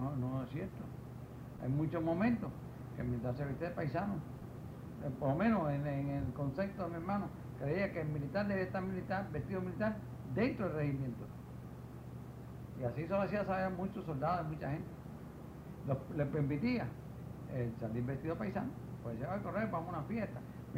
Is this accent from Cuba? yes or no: yes; Cuba; moved away; en el año 1967, que fue cuando yo salí de Cuba.